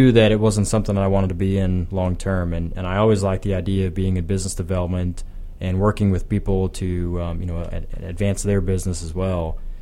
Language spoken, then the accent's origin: English; Ohio, United States; moved away as an adult; now in Tampa Bay, United States; So I am not native to Florida. I was born and raised in Ohio and lived there for all my life until I came down here. I've been in the Tampa Bay area for almost 2 years now.